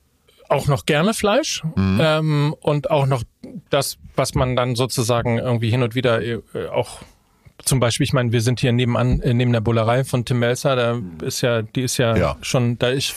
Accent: North Rhine-Westphalia, Germany; weil ich ja sehr katholisch groß geworden bin. Ich komme ja aus Ostwestfalen

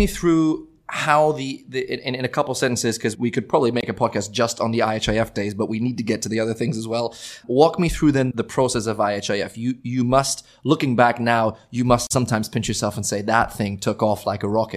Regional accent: Berlin, Germany; English is a second language; I need to ask because, hey, I'm from Berlin.

